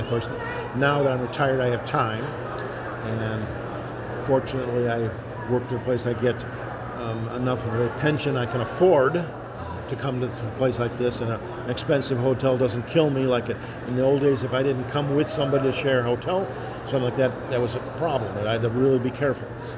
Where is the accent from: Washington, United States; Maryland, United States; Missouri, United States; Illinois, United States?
Illinois, United States; Chicago; I'm originally from the Chicago area, I have relatives up there